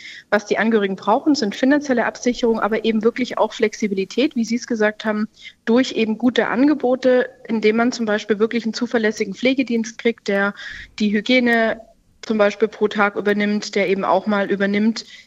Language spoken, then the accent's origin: German; Baden-Württemberg, Germany; Erst wird geschafft, ich bin ja aus Baden-Württemberg, und dann wird Sekt getrunken.